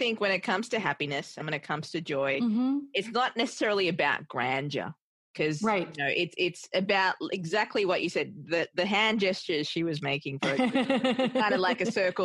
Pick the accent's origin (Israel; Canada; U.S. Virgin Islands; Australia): Australia; now in New York, United States; Because I'm from Australia and I live in New York